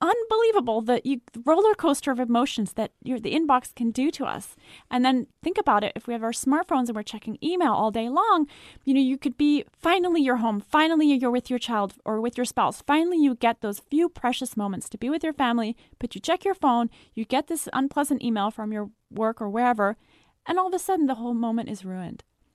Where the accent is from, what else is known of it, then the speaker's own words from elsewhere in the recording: Paris, Île-de-France, France; English is a second language; I'm from France.